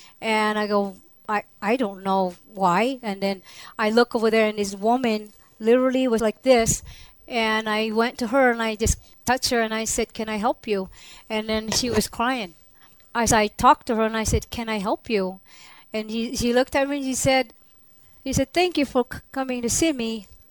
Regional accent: Luzon, Philippines; I am from Luzon.

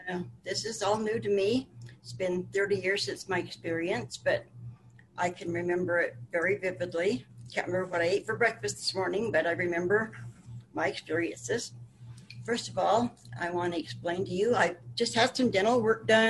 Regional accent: Wyoming, United States; also born or lived in Utah; But I am from Wyoming, and I grew up with a wonderful family.

